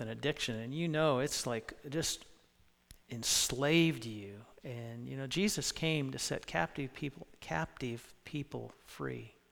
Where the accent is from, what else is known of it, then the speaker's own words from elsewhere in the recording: United States; as an American, I'm supposed to point that out.